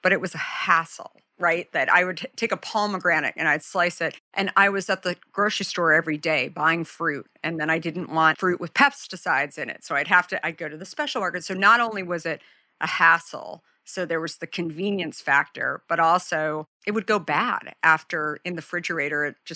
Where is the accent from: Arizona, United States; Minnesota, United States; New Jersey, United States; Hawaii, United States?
Arizona, United States; So I grew up in Arizona.